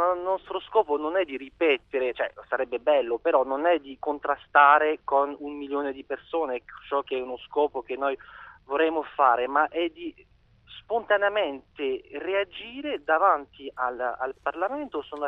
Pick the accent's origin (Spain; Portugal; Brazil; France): France; Italian is a second language; now in Rome, Italy; sei da 10 anni che vivo a Roma, però sono francese ancora a tutti gli effetti.